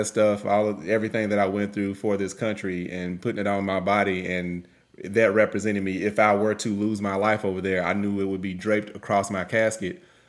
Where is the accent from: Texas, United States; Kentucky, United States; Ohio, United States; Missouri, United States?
Kentucky, United States; now in California; Perfect example is we're in Kentucky. I'm from Kentucky, UK.